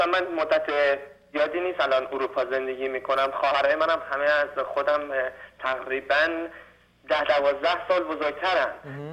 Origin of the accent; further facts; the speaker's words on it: Iran; چون خودم ایرانی هستم